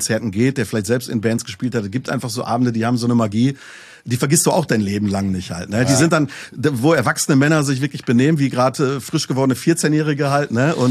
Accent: North Rhine-Westphalia, Germany; Aber du weißt ja auch, gerade bei uns im Pott, dann wurden halt früher, dann haben die Leute halt angefangen rumzutreten und rumzuschlagen.

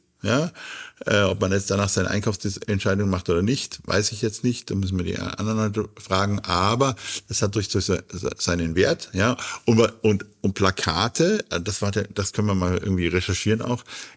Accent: Munich, Bavaria, Germany; Ich komme ja aus München, ich komme ja aus einer Fußballstadt.

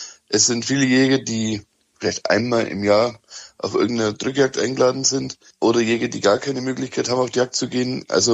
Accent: Bavaria, Germany; Also, ich komme aus Bayern. Und ich gehe seit einigen Jahren auf die Jagd und ich bin in der Jägerfamilie aufgewachsen.

